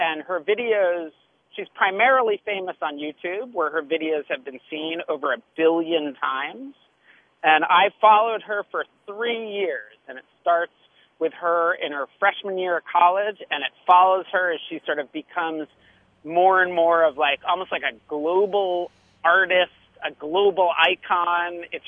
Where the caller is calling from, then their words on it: Brooklyn, New York, United States; I'm calling you from Brooklyn, but I'll be up at this screening tomorrow.